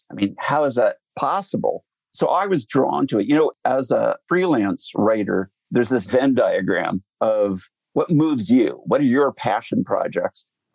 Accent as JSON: {"language": "English", "region": "Iowa", "country": "United States", "tie": "born or raised there", "said": "But I grew up in Iowa, which is a predominantly understates the matter, predominantly white state, more so then, in fact, in the 60s."}